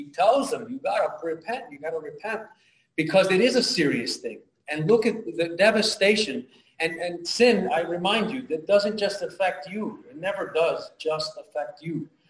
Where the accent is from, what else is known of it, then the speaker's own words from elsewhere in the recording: Hialeah, Florida, United States; The way I grew up in Hialeah was that we took two verses at a time.